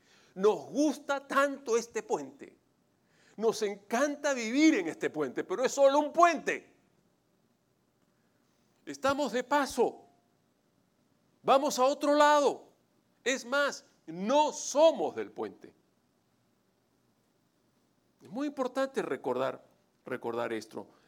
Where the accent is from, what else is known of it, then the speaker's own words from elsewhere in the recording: Venezuela; en Venezuela nadie me cree que soy venezolano. Nadie.